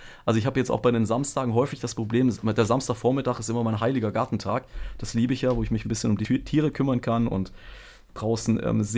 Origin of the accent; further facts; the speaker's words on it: Fellbach, Baden-Württemberg, Germany; Also ich habe tatsächlich in meiner Heimatstadt, ich sage eigentlich in meinem Heimatdorf, aber Fellbach hatte auch schon knapp 46.000 Einwohner, also war ein bisschen größeres Dorf